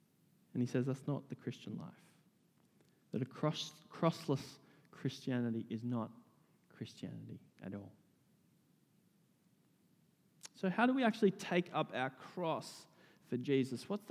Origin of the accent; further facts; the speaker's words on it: Blue Mountains, New South Wales, Australia; now in Sydney, Australia; they decided to move from the community that I grew up in the Blue Mountains, very comfortable community, to a relatively disadvantaged community in the southwest of Sydney.